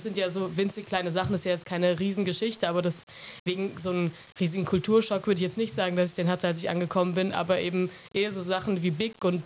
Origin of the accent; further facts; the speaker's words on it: Germany; Also das ist irgendwie ein Konzept, über das ich natürlich als Deutsche nie so richtig nachgedacht habe, wie viel Mischmasch man da quasi haben kann und wie sich dann doch alles versteht.